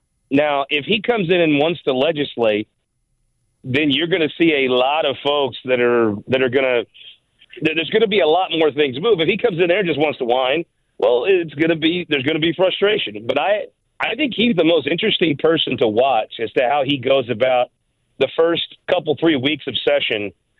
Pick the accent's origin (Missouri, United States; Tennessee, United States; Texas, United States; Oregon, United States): Missouri, United States; I'm a hick from the Boot Hill, right? I'm a simple hillbilly from West Butler County.